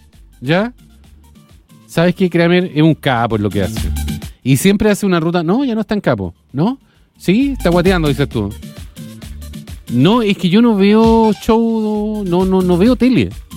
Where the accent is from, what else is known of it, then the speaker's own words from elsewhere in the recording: Lota, Biobío, Chile; Perdóneme, yo soy de Lota y ojalá que le sirva como de consejo.